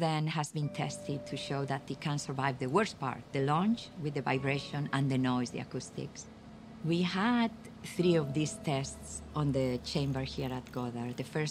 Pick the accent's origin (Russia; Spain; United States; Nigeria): Spain; moved away as an adult; also born or lived in United Kingdom; now in Canada; So I grew up in Spain. I did my degree there. Then I did my PhD in astrophysics in the UK. And then I think for family reasons, we ended up moving to Canada.